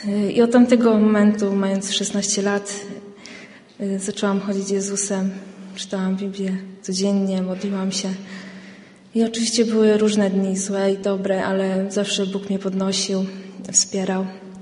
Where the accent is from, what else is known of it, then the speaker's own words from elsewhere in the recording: Opole, Opole Voivodeship, Poland; moved away as an adult; now in Puńców, Poland; Postanowiliśmy z mężem, że tutaj zamieszkamy, dokładnie w Puncowie. Opole to jest moje rodzinne miasto, tam się wychowałam.